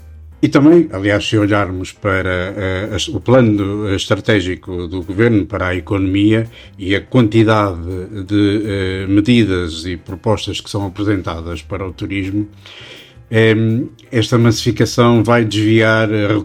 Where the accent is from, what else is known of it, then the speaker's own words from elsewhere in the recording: Portugal; E sendo nós, portugueses, Portugal, um país caracterizado por ser acolhedor